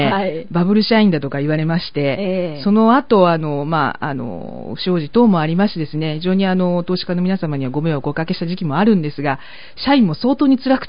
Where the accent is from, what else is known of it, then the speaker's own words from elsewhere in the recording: Osaka, Japan; 関西の大阪の出身です。